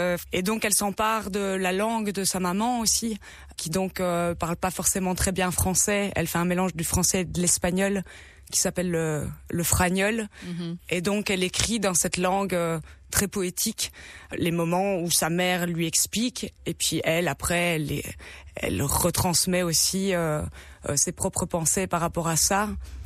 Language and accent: French; Liège, Wallonia, Belgium; Quand j'avais 13 ans, je trouvais que j'étais pas belge, que j'étais espagnole parce que je me sentais différente, je suis liégeoise et tout, donc voilà, je me sentais pas d'ici quoi